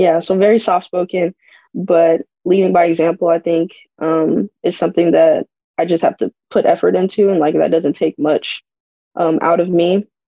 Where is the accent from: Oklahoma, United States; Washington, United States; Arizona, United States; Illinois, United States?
Arizona, United States; I'm from Arizona, so it was just like that transferring back and forth and stuff.